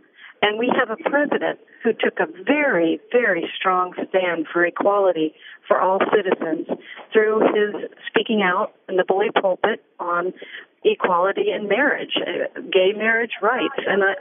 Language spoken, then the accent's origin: English; North Carolina, United States; I'm a Tar Heel born and bred